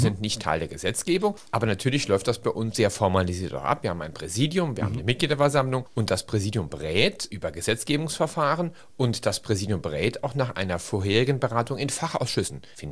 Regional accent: St. Ingbert, Saarland, Germany; Und bin St. Ingberter aus Überzeugung. Meine Eltern kommen aus St. Ingbert, meine Großeltern. Und mir liegt meine Heimatstadt am Herzen.

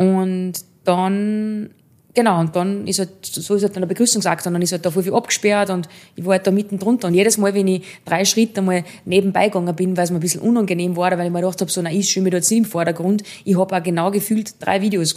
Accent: Salzburg, Austria; Ich bin aus Salzburg, und wenn wir die Salzburger nicht verstehen, dann haben wir ein Problem.

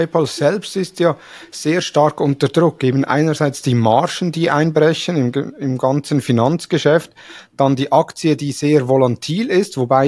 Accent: Switzerland; Eigentlich ähnlich wie bei uns in der Schweiz Twint

